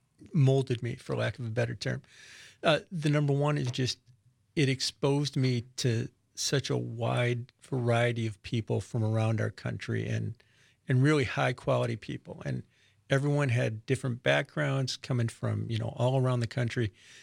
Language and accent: English; Wausau, Wisconsin, United States; I grew up in Wausau and I hunt up in Lincoln County.